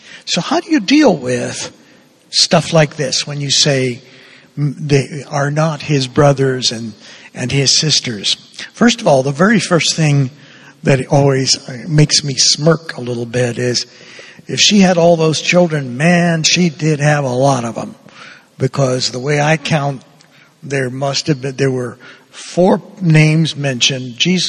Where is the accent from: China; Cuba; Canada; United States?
Cuba; In Cuba, when I was growing up in Cuba